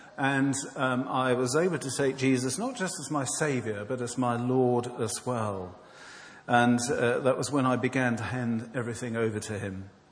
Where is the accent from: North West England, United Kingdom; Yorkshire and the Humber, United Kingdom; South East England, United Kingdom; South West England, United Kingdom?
South East England, United Kingdom; Tunbridge Wells; I grew up here in Tunbridge Wells. I lived on the Pantiles in a flat that went with my dad's job.